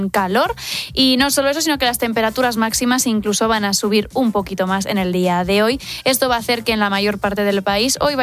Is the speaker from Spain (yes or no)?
yes; Spain; lo bailongos que somos los españoles